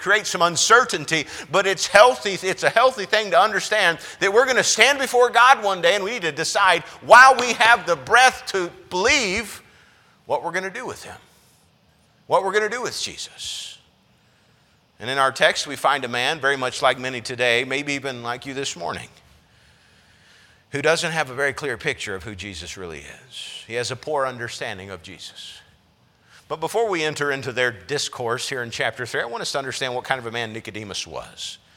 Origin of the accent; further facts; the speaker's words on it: China; I grew up in a nation where, by and large, the populace had never heard the gospel message. I grew up in China